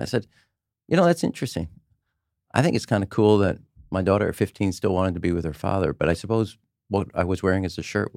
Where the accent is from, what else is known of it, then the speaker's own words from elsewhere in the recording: Chicago, Illinois, United States; I'm from Chicago. You want to buy me?